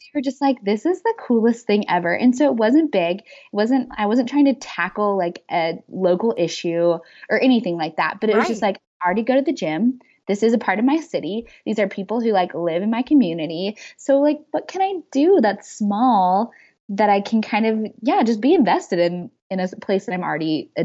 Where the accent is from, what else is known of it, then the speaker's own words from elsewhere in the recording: Midwest, United States; I grew up in the Midwest and the weather is so brutal and there are no such things as like walking paths.